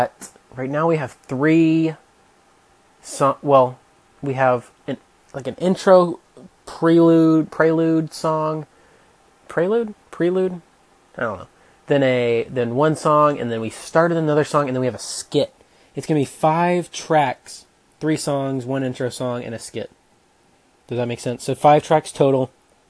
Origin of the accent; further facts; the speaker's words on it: Birmingham, Alabama, United States; I grew up in Birmingham. So that you pretty much pick Auburn or Alabama, and we are Auburn family.